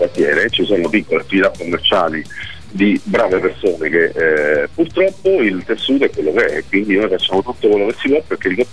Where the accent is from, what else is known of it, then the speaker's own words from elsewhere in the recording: Southern Italy, Italy; io da Terrone, quale sono, assolutamente sono un uomo del sud, me ne dispiace enormemente